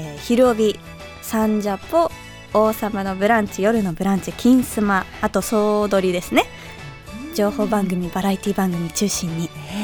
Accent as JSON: {"language": "Japanese", "region": "Osaka", "country": "Japan", "tie": "born or raised there", "also_born_or_lived": "New York, United States", "lives_now": "Tokyo, Japan", "said": "大阪生まれ大阪育ちなんですが、うん、中高の間4年半ニューヨークに住んでいまして、はい、その後また大阪に戻って地元の大学を出て、はい、就職のタイミングで上京をして"}